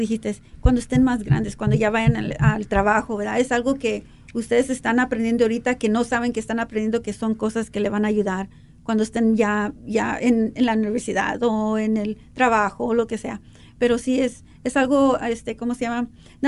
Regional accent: Chicago, Illinois, United States; Chicago es para mi corazón, porque obviamente yo soy de Chicago, ¿verdad?

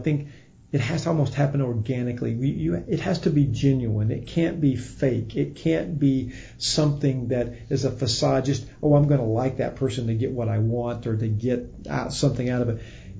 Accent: the South, United States; I have said, look, I grew up in the South.

